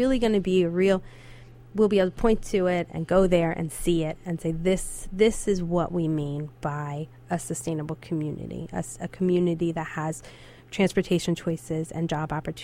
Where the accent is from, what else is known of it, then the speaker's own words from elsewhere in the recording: Allentown, Pennsylvania, United States; I grew up in Allentown.